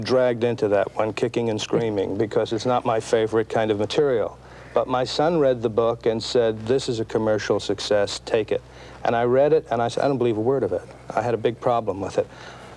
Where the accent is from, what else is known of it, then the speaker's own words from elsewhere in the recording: Brooklyn, New York, United States; which I experienced when I grew up here in Brooklyn and lived my adult life in Manhattan.